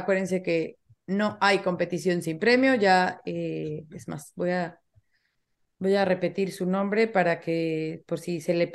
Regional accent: Mexico; como mexicana, pues sí, es de esas que te engalanan y te hacen sentir mucho más orgullosa

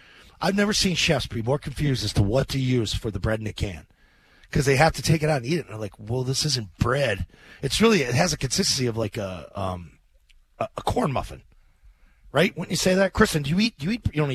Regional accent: Pennsylvania, United States; I grew up in Pennsylvania

